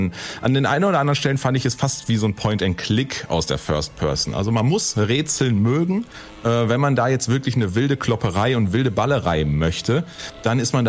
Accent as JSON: {"language": "German", "country": "Germany", "said": "Also ist vielleicht für uns als Deutsche nochmal natürlich spannender als für Leute, die kein Deutsch sprechen."}